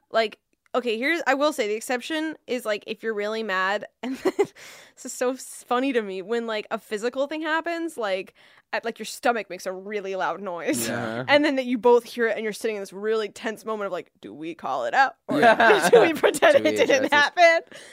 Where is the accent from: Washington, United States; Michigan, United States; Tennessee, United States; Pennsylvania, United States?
Washington, United States; Seattle; Oh, I'm from Seattle. Yeah.